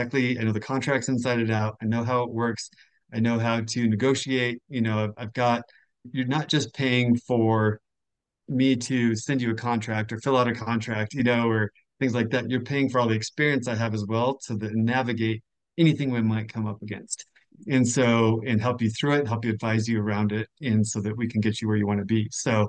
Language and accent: English; Colorado Springs, Colorado, United States; I grew up in Colorado, I grew up in Colorado Springs. I lived in, went to college in Boulder, lived in Golden, Westminster, Parker, all over. Now I'm in Castle Rock